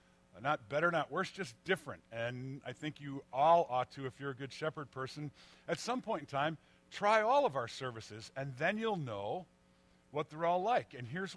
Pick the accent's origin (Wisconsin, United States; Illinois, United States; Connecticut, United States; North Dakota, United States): Illinois, United States; Chicago; I'm a Northside boy. I grew up hanging out in the Wrigley Field stands.